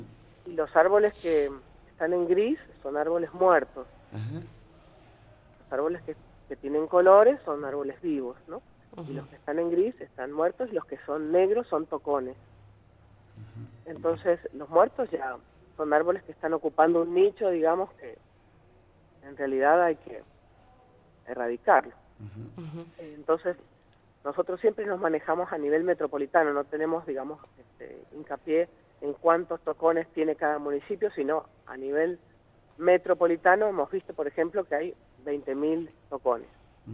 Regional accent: Mendoza, Argentina; los árboles nos dan sostenibilidad a nosotros como mendocinos

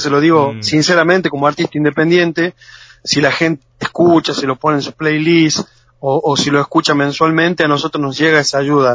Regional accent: Catamarca, Argentina; viste que los catamarqueños somos bien catamarqueños con la R, viste. No, yo soy muy orgulloso de mi tonada, de mi idioma

